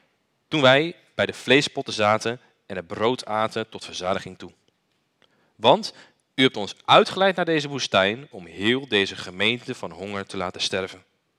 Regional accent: Groningen, Netherlands; Maar ik kom uit Groningen en daar is het echt een traditie.

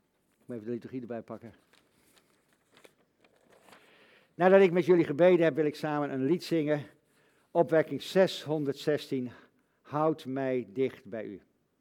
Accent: Netherlands; En dan zijn wij Nederlanders en dan zeggen we, nou, valt wel mee.

